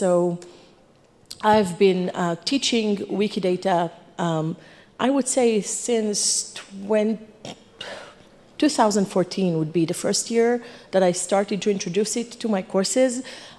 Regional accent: Israel; I'm from Israel.

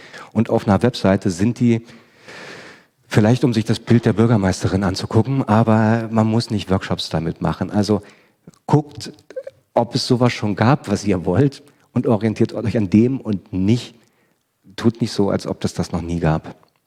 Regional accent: Berlin, Germany; also ich als Berliner habe das Thema nicht ganz so

